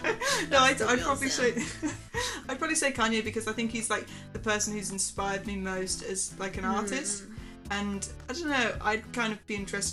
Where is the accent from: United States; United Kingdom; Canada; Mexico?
United Kingdom; Yeah, I'm British.